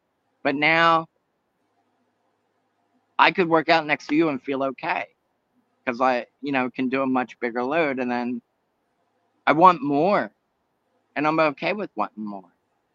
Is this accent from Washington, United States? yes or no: no; Haddonfield, New Jersey, United States; So I grew up in Haddonfield, New Jersey. I'm more comfortable in a trailer park than I am in a mansion for me.